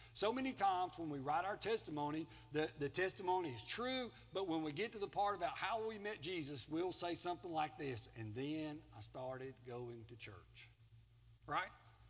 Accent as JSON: {"language": "English", "town": "Collins", "region": "Mississippi", "country": "United States", "tie": "born or raised there", "said": "I was born in Collins, Mississippi, a small town in the southern part of Mississippi. It was a very good place to live. It was a very good place to grow up."}